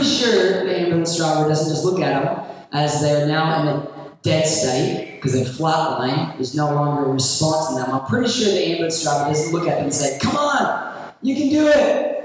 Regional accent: United States; I grew up in the United States and was brought up going to church and things like

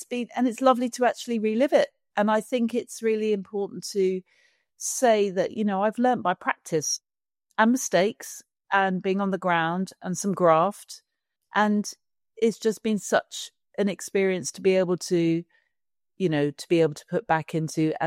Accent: South East England, United Kingdom; And I grew up just outside Windsor.

